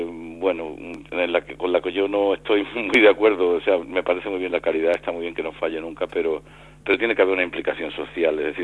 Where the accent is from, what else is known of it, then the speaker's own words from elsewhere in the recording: Cádiz, Andalusia, Spain; Bueno, Cádiz, la verdad es que yo siento un gran entusiasmo por mi tierra